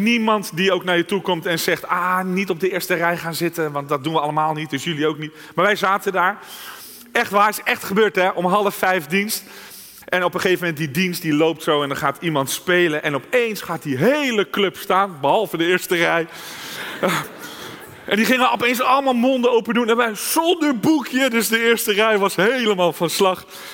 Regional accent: Zaandam, North Holland, Netherlands; born there; Ik ben geboren in Zaandam.

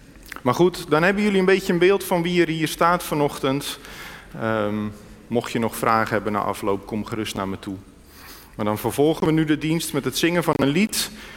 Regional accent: Wageningen, Gelderland, Netherlands; ik kom uit Wageningen. Daar woon ik samen met mijn vrouw Eveline en onze twee dochters.

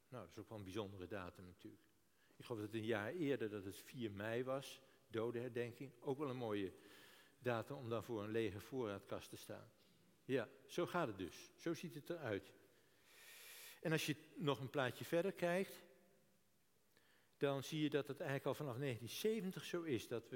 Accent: Netherlands; ik moet zeggen, ik ben een wereldbewoner. En ik ben een Nederlander.

